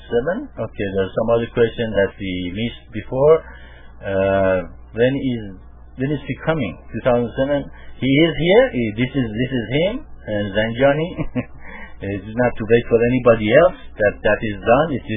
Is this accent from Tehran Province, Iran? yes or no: yes; Tehran, Tehran Province, Iran; now in United States; Yes, I am from Iran, and I was born in Tehran. And when I came to the United States